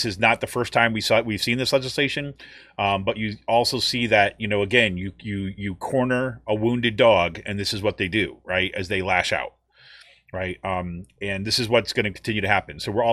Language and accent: English; New York, United States; I grew up in New York State, right?